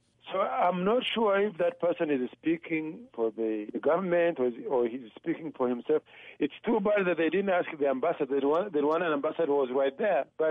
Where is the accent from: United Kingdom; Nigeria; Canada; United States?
Canada; I grew up here in Canada, so I'm a citizen of Canada.